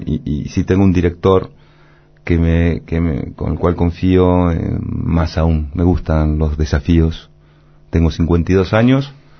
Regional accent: Argentina; pero soy argentino, señorita, le dije

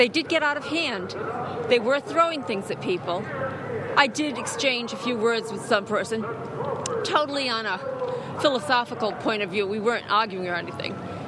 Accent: Rhode Island, United States; Rhode Island.

